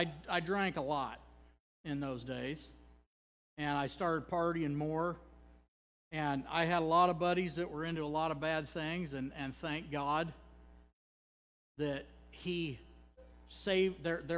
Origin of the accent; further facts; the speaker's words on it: Kansas, United States; I'm from Kansas, the land of sunshine, right?